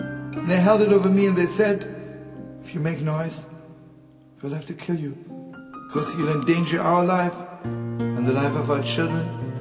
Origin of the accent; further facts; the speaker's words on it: Lodz, Łódź Voivodeship, Poland; born there; English is a second language; I was born in Lodz. And when the Germans came to Lodz, I was 4 years old.